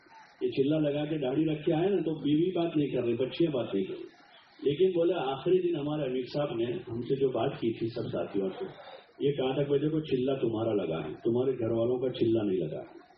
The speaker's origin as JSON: {"language": "Urdu", "town": "Godhra", "region": "Gujarat", "country": "India", "said": "میں نے کہا میں گودرا سے ہوں."}